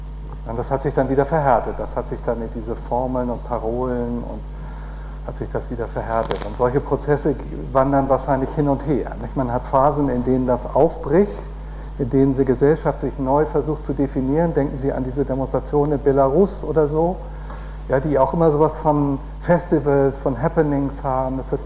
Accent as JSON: {"language": "German", "region": "Schleswig-Holstein", "country": "Germany", "said": "wie heißt der nochmal in Schleswig-Holstein? Ah, ja. Mein Heimatland"}